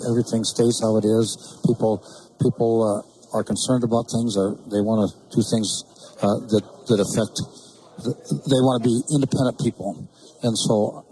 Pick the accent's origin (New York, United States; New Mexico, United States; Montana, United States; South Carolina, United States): Montana, United States; Turner; moved away as an adult; I grew up in Turner, Montana, which is on the Canadian line, and I moved here when I was 27 down to this country, and this has been home.